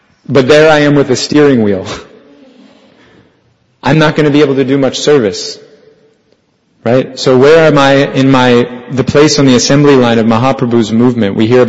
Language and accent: English; Detroit, Michigan, United States; I'm from Detroit, and so Detroit is famous for the assembly line.